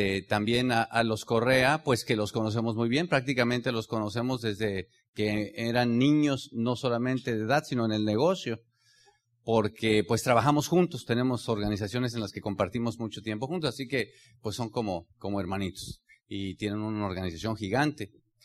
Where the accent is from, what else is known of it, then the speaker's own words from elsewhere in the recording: Mexico; le agradecía a los oradores de estar aquí en mi tierra. Y a nosotros nos jala mucho nuestra tierra, nos duele la tierra, de verdad, como mexicanos.